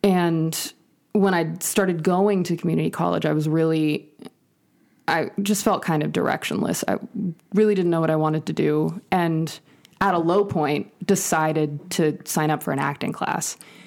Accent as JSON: {"language": "English", "town": "Santa Cruz", "region": "California", "country": "United States", "tie": "born or raised there", "said": "I am from Santa Cruz, California. So a teeny little surf town, about an hour and a half south of San Francisco. I grew up in the woods, so up in the mountains surrounding Santa Cruz."}